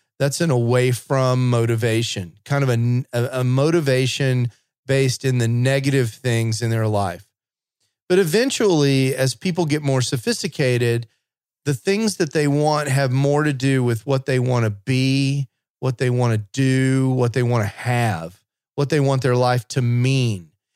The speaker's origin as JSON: {"language": "English", "region": "Texas", "country": "United States", "tie": "born or raised there", "said": "And I grew up in Texas, and so you had to worry about not melting the tape."}